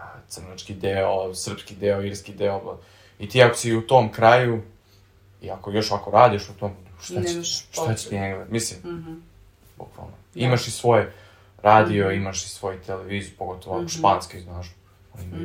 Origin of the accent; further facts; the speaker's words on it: Serbia; now in United States; Da, ono. Interesantno je, tamo sam Srbin, ovde sam Amerikanac.